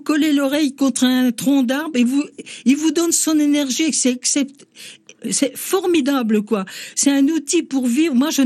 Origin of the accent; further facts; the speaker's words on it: Bourgogne-Franche-Comté, France; born there; ce Morvan, moi, je l'ai dans la peau depuis ma naissance puisque je suis née en Morvan.